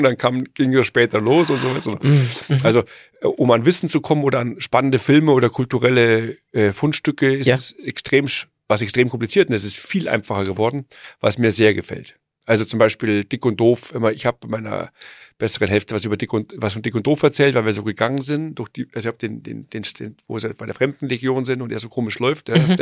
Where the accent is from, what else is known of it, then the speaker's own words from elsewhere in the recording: Munich, Bavaria, Germany; Ja, ich bin aus München